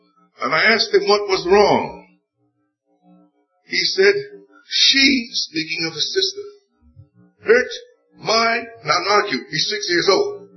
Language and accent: English; New York City, New York, United States; When I was a boy growing up in New York City